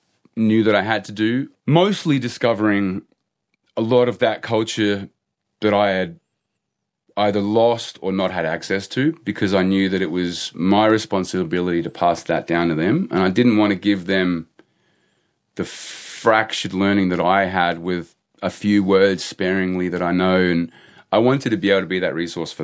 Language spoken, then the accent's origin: English; Wales, United Kingdom; oh, I'm from South Wales